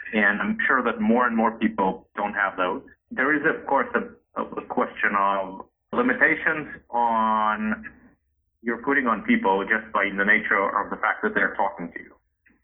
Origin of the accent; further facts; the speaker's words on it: Israel; I come from Israel, so we have some interesting debates with pollsters in Israel